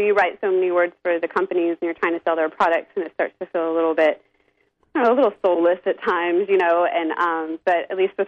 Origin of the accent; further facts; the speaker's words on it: the South, United States; growing up in the South, you know, everything's always very neat and prim and proper